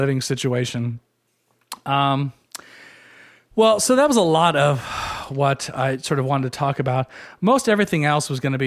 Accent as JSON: {"language": "English", "country": "United States", "said": "in general, I am very American in the sense that I like my ice."}